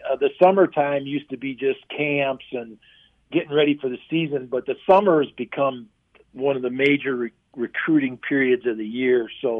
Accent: Wisconsin, United States; I'm from Wisconsin, so I got a lot of family back there.

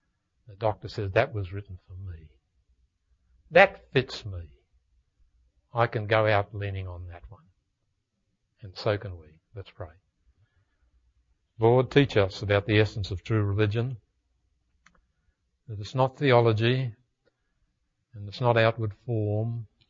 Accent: Australia; I'm an Australian.

